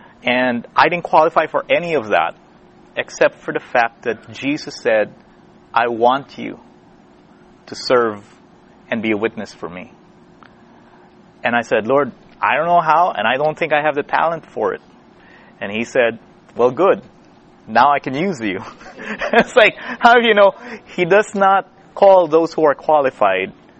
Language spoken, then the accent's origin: English; Philippines; English is a second language; moved away as an adult; now in Nashville, United States; We go into university a little early in the Philippines. That's where I'm from. I'm from the Philippine Islands. And we moved to Nashville, my family and I, almost 2 years and 9 months ago.